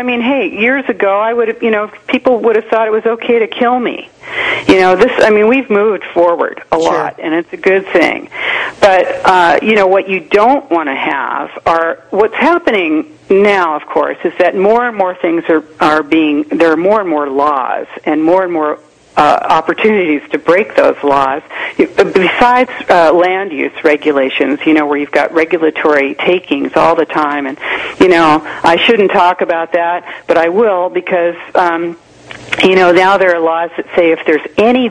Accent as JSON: {"language": "English", "country": "United States", "said": "I'm an American, and I have as much right to, you know, what I'm... my personal life as"}